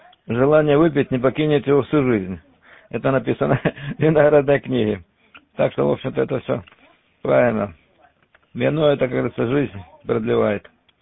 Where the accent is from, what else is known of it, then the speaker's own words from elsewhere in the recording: Stavropol, Stavropol Krai, Russia; Да, я сам родом со Ставрополя.